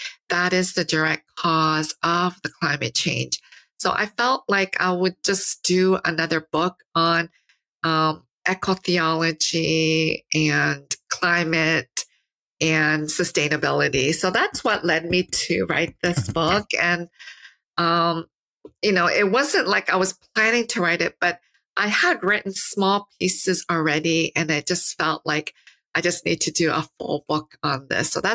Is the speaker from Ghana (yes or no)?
no; Toronto, Ontario, Canada; I grew up in Toronto, Canada, and we had grade 13 at the time.